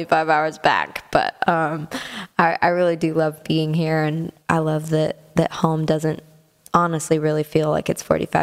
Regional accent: Canada; she was coming to tour in Canada. The concert was 5 hours away from my hometown

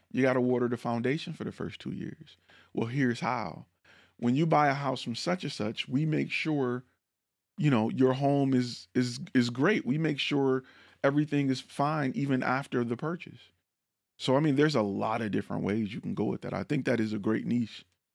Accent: Michigan, United States; now in Texas, United States; That I'm being new to Texas, I never knew about watering your foundation or how important it is. I'm from Michigan.

